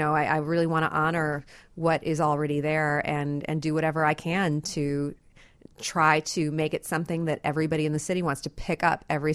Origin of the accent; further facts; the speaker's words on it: Elmwood Park, Illinois, United States; I grew up in Elmwood Park. So, I mean, that is like about a Chicago, right?